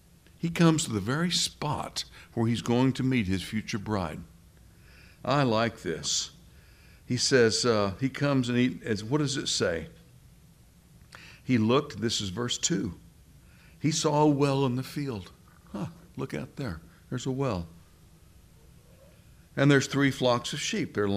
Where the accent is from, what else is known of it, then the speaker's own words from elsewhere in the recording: Tennessee, United States; You know, I'm from Tennessee and Billy's from Alabama.